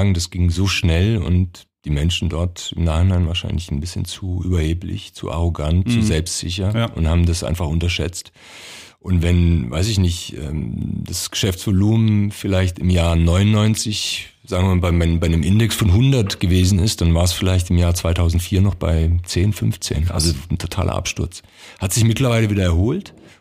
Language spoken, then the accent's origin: German; Baden-Württemberg, Germany; In Württemberg geboren, in Baden groß geworden, also da auch wieder so ein Konflikt, ja, Kroate, Serbe, dann Baden-Württemberg, lauter Konflikte in meinem Leben.